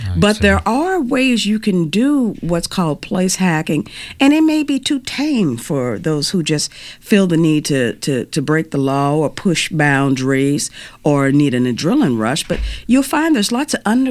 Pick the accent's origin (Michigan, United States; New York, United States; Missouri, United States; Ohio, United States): Missouri, United States; St. Louis; I grew up in St. Louis, and my brothers and I would go out on our adventures, or exploring, as we would call it.